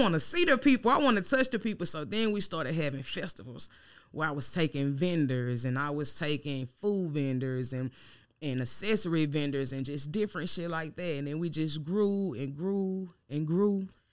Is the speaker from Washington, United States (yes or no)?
no; Louisiana, United States; Okay, so I'm from Louisiana for sure.